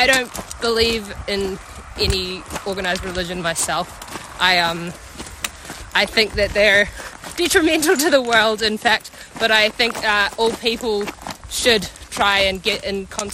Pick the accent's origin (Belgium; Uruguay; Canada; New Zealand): New Zealand; New Zealand.